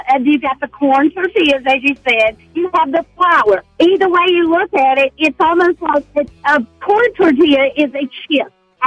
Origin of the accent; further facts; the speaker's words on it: the South, United States; Hey, I'm from the South. That's what we call it.